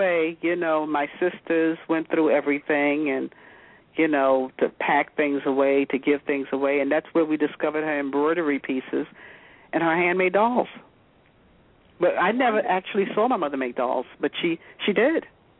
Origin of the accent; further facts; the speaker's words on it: Brooklyn, New York, United States; also born or lived in Long Island; now in Palatine Bridge, United States; I was born in Brooklyn, New York, and lived in Brooklyn for, 25, 26 years until I moved out of Brooklyn into Long Island, New York.